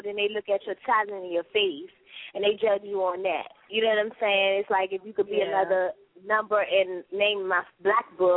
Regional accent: Washington, District of Columbia, United States; I'm from Uptown, D.C.

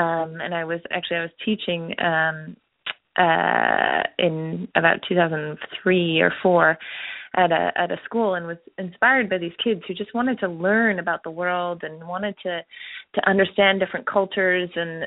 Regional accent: Vancouver, British Columbia, Canada; being a female myself and being raised in North America, I'm actually from Vancouver, Canada, originally

